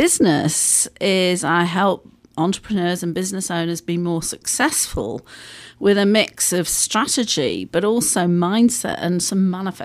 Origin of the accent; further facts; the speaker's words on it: England, United Kingdom; moved away as an adult; now in United States; I'm from England, but I did marry a Texan.